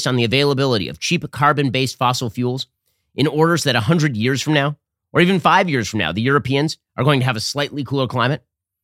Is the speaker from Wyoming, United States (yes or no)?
no; California, United States; I'm from California. And now I move my family to Florida, move my company to Nashville, Tennessee.